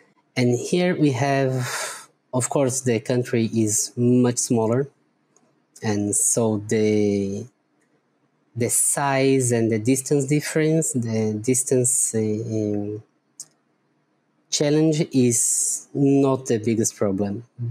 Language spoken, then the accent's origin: English; Brazil; first language Portuguese; English is a second language; that's the advantage that I'm from Brazil and I can study in Portuguese